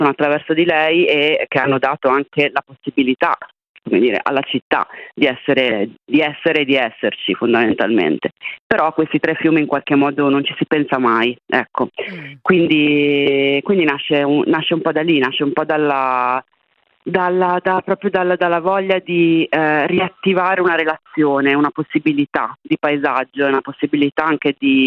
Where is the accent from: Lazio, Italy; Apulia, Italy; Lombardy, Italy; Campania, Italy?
Lombardy, Italy; Milan; io sono milanese e forse come tutti i milanesi ho sempre percepito che mancasse qualcosa nel nostro paesaggio